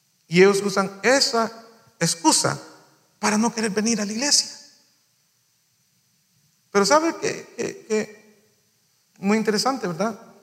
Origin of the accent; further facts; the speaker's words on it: El Salvador; Yo amo a mi país, El Salvador. Yo soy de El Salvador. Yo amo a mi país.